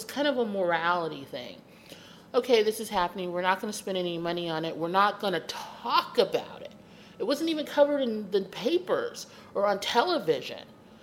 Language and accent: English; the South, United States; Well, I grew up in the South. I was on a military base. There were no openly gay people anywhere in my neck of the woods.